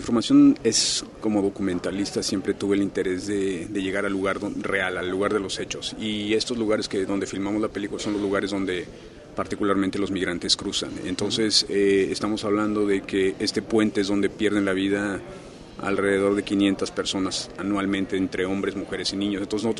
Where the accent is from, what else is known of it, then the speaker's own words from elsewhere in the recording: Oaxaca, Mexico; un poquito la idiosincrasia que tiene el oaxaqueño, de donde yo soy.